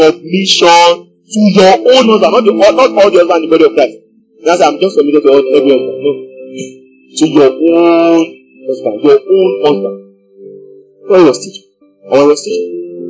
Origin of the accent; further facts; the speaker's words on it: Nigeria; There are other ways we have as Nigerian to show that we are submitted to our husband, right?